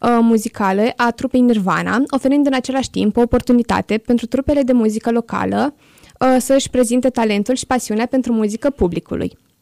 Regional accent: Dărmănești, Bacău County, Romania; Eu sunt din județul Bacău, din orașul Dărmănești.

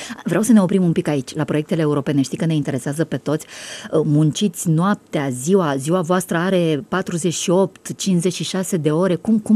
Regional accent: Romania; suntem români harnici și putem, avem atâta potențial, nu?

